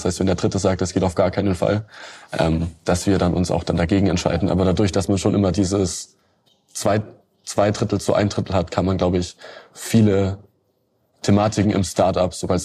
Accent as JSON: {"language": "German", "region": "Bavaria", "country": "Germany", "said": "Ich komme aus dem Norden von Bayern. Kleine Kleinstadt, also aus dem Oberfranken, Neile heißt."}